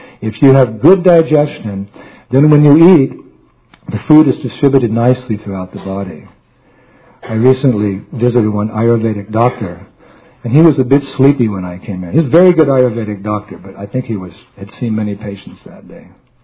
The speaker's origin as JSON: {"language": "English", "country": "United States", "tie": "born or raised there", "said": "I'm never really satisfied because I grew up in America and we have apple pie and ice cream and cake."}